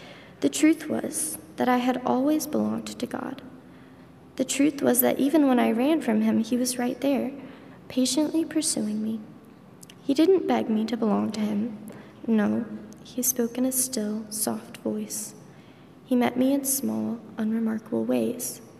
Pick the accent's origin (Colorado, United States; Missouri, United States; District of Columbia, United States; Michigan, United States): Colorado, United States; Denver; born there; I was born in Denver, Colorado.